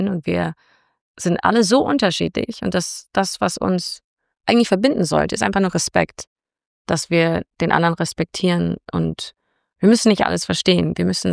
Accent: Canada; also born or lived in Munich, Germany; Ob das jetzt irgendwie Kanada ist, wo ich aufgewachsen bin, oder München, wo ich dann auch einen Großteil meiner Jugend verbracht habe.

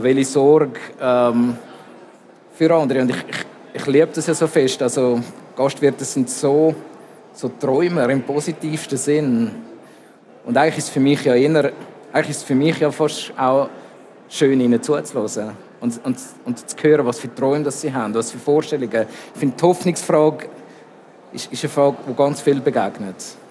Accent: Zurich, Switzerland; accent: Zurich dialect; now in Basel, Switzerland; Ich wohne seit 12 Jahren in Basel und ich habe es mir aber bewahrt.

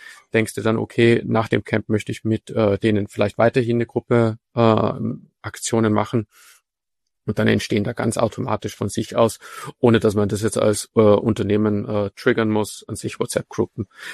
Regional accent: Austria; now in Germany; Zum Beispiel ich als Österreicher kann mit Foren tatsächlich überhaupt nichts anfangen. Ich habe mir das, wie ich nach Deutschland gekommen bin, erst angewöhnen müssen.

